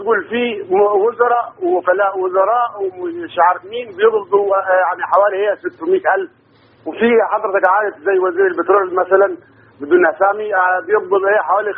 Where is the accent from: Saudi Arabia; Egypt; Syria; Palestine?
Egypt; Sohag Governorate; انا من محافظه سواج من محمد الجبليه.